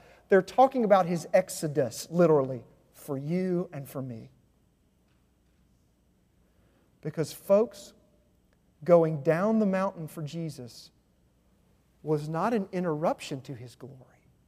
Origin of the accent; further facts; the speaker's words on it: Arkansas, United States; I mean, I'm from Arkansas, for crying out loud. I mean, it's like the underdog of the United States, okay?